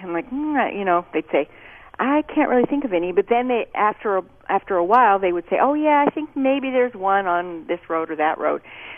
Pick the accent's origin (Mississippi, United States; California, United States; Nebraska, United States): Nebraska, United States; Omaha; Although I grew up in Omaha, I spent a lot of time on the farms of my aunts and uncles.